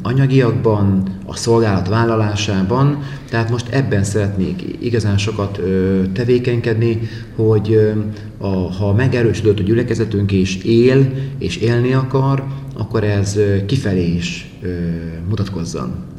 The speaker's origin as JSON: {"language": "Hungarian", "town": "Nagyecsed", "region": "Szabolcs-Szatmár-Bereg", "country": "Hungary", "also_born_or_lived": "Mátészalka", "said": "Ráadásul én Nagyecserről származok, és Máté Szalkán is éltem"}